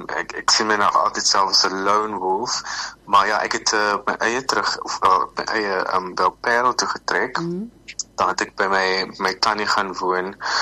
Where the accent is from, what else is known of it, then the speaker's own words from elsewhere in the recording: Velddrif, Western Cape, South Africa; ek het natuurlik op die Weskus groot geword.